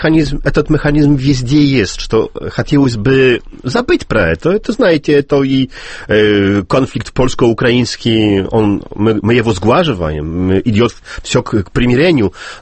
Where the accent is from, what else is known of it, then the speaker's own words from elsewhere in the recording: Olsztyn, Warmian-Masurian Voivodeship, Poland; Это я сам из Ольштина. Это 120 километров от Калининграда.